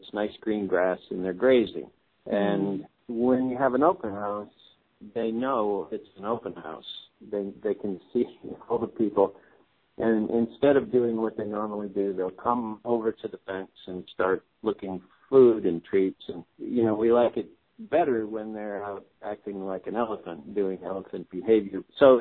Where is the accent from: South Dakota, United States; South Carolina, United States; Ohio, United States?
Ohio, United States; moved away; But so I came out to California from Ohio in 1976 and met Pat at an auto show in Cleveland, Ohio, oddly enough.